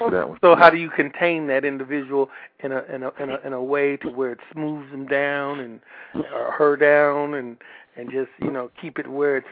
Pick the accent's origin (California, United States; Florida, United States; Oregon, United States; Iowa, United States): California, United States; I'm from California.